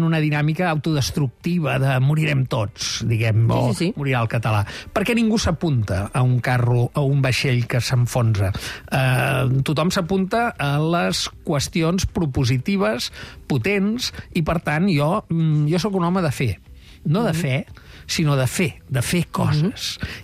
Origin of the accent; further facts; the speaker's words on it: Barcelona, Catalonia, Spain; born there; jo vaig néixer a Nou Barris, vaig estudiar a Horta, als Salesians d'Horta